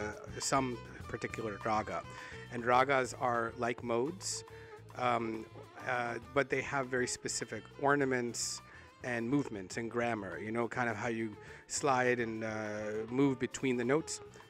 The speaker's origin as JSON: {"language": "English", "country": "United States", "tie": "born or raised there", "said": "I grew up playing Carnatic music, but I grew up in the United States, so I was like really inspired by a lot of different sounds"}